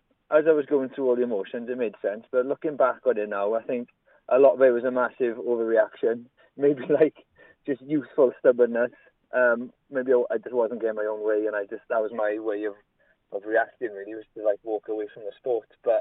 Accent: Treorchy, Wales, United Kingdom; it's where I grew up in Troakie in the Rhondda

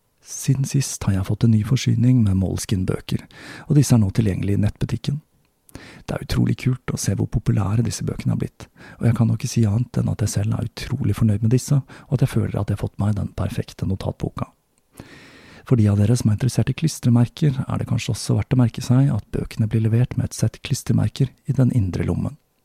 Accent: Oslo, Norway; planlegger jeg å flytte på meg, denne gangen tilbake til min hjemby Oslo.

